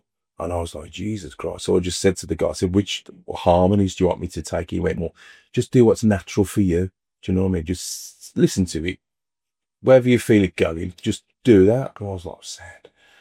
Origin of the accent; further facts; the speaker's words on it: Birmingham, West Midlands, United Kingdom; no, I'm not from the Black Country, I'm from Birmingham